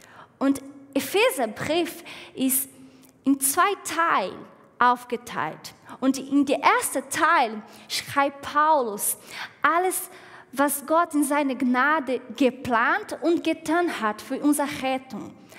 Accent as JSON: {"language": "German", "country": "Brazil", "second_language": "German", "said": "Ich bin Brasilianerin und ich komme aus total anderer Welt."}